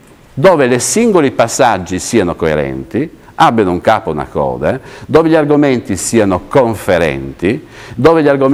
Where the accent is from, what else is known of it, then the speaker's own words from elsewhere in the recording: Trieste, Friuli-Venezia Giulia, Italy; Io vengo da Trieste, Trieste è sotto, io vengo anche da Trieste